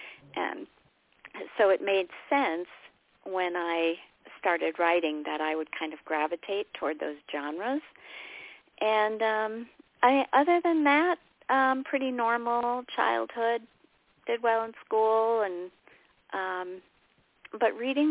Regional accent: New England, United States; I grew up kind of in the New England forest, and forests play a big role in most of my books.

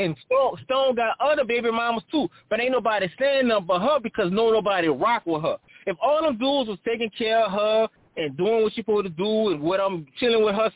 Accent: New Orleans, Louisiana, United States; So, look, I'm from New Orleans, bro. So, I was raised in that era.

